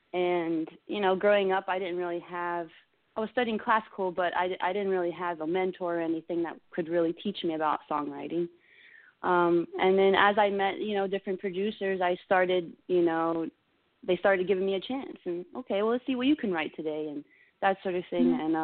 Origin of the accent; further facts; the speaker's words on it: Maryland, United States; also born or lived in Florida; Yeah, I was born in Florida. I was raised in Maryland. And then I came back to Florida for college, and I studied music.